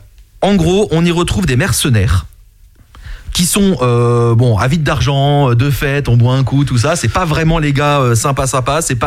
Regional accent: France; chez nous, pas du tout, parce que bah, nous sommes français

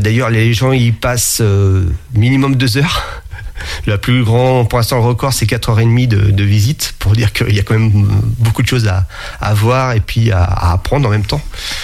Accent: Angers, Pays de la Loire, France; beaucoup forcément dans le Maine-et-Loire, puisque je suis natif d'Angers

